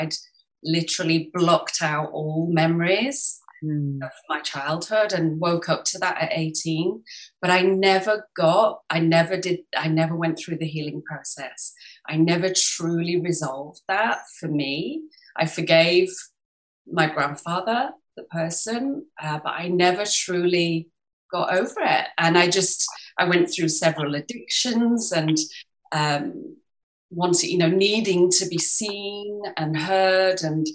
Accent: England, United Kingdom; now in Paris, France; I'm English, born and bred, but I live in Paris now. Yeah, we've lived here for around 17 years, something like that.

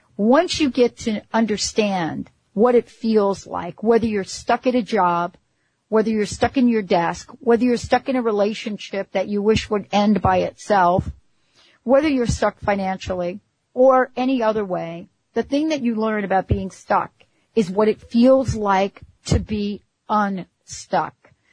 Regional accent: Bronx, New York, United States; I grew up in the Bronx, so our version of a water slide was popping open a fire hydrant.

